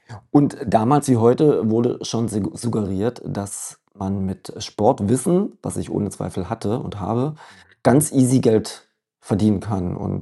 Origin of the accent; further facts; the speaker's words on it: Dresden, Saxony, Germany; Aber ich bin mit Dresden aufgewachsen und in der Nähe von Dresden auch.